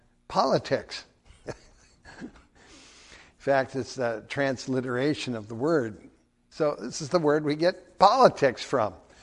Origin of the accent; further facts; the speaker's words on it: Montana, United States; But one of the organizations I was involved in growing up in Montana, and again, I have a lot of very fond memories of it, and that is the Boy Scouts.